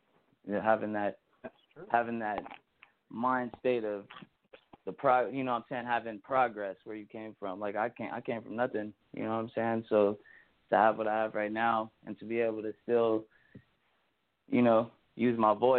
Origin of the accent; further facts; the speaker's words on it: California, United States; now in Las Vegas, United States; around 2017, I ended up moving out of California. I'm from born and raised in California. But I ended up finding myself in Las Vegas, Nevada.